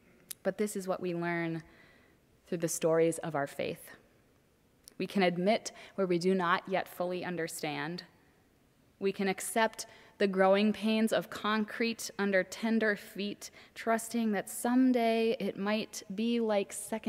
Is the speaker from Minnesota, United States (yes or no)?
yes; Minneapolis, Minnesota, United States; Many of you know that I grew up in Minneapolis, Minnesota.